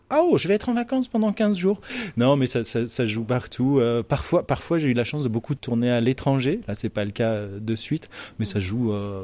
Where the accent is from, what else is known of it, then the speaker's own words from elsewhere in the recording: Paris, Île-de-France, France; born there; À l'origine, je suis né à Paris. Ça fait une vingtaine d'années que je vis dans le sud de la France, autour d'Aix-en-Provence et d'Avignon.